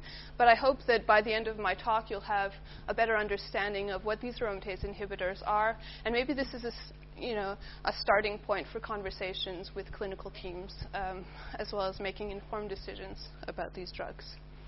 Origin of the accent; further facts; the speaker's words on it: Canada; now in Australia; You'll have noticed that I don't have an Australian accent. That's because I'm Canadian. I grew up there, and that's where I did my PhD.